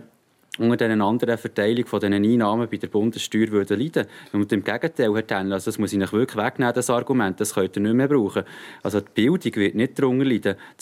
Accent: Bern, Switzerland; wenn man zum Beispiel jetzt in meiner Heimat im Kanton Bern schaut

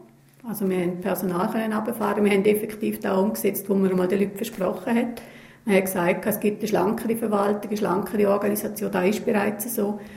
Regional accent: Brunodere, Switzerland; Ich bin Waldschöne-Gründlerin, aufgewachsen in Brunodere. Geboren in Neckar, also ich bin praktisch über die ganze Gemeinde irgendwo mal wohnhaft gewesen.

